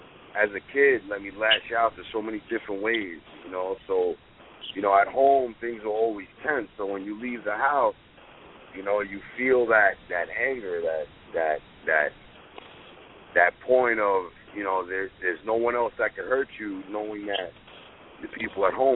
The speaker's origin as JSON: {"language": "English", "town": "Bayside", "region": "New York", "country": "United States", "tie": "born or raised there", "also_born_or_lived": "Brooklyn / Manhattan / Staten Island", "said": "I'm from Bayside, Queens. I pretty much grew up in all the boroughs, in every borough, Queens, New York, Brooklyn, Manhattan, Staten Island."}